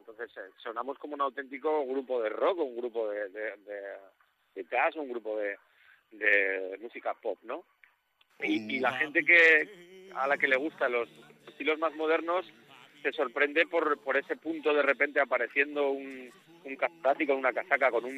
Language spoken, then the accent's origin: Spanish; Zaragoza, Aragon, Spain; Sí, somos de Zaragoza, somos maños. Somos maños